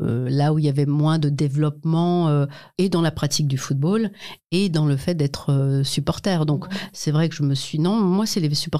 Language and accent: French; Illzach, Grand Est, France; Je viens de Mulhouse, enfin d'Ilzac, plus précisément d'un quartier, d'une banlieue, mais ce n'était pas avec les grandes tours, mais c'était quand même un quartier.